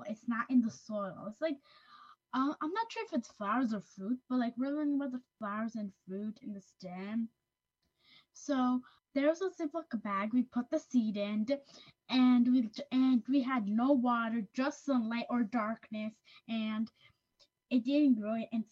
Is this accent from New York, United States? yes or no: yes; Hudson, New York, United States; I'm 9 years old, and I'm also from Hudson.